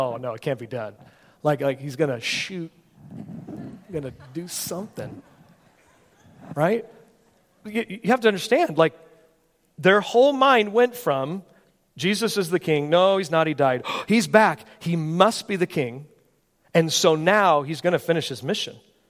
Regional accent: California, United States; I'm originally from California. One of the things I like about being on the East Coast is the history that you have here.

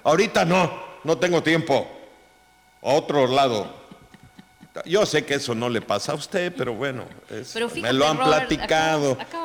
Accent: Mexico; los mexicanos estamos catalogados en que el tiempo como que no nos importa.

